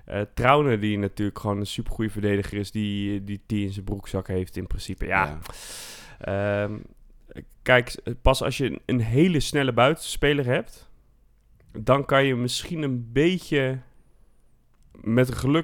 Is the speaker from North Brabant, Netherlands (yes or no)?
no; Zwolle, Overijssel, Netherlands; En dat doet mij als Zwollenaar ook echt heel veel goeds.